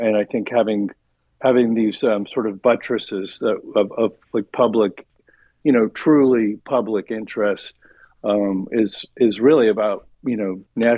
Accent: Sacramento, California, United States; growing up in the Sacramento, sort of Northern California region

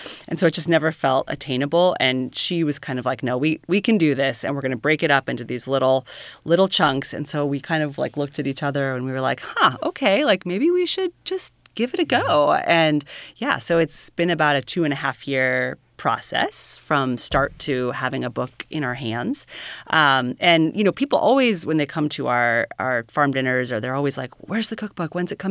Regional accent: New Mexico, United States; I had a friend who was an intern at the farm who I grew up with in New Mexico

